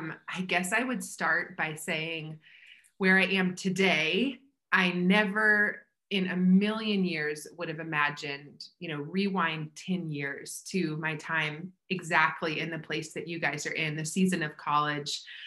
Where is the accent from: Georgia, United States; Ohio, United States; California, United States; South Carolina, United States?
Georgia, United States; Atlanta; I was raised up in the church. I was raised up in Atlanta. I mean, Bible Belt, it's culture, right?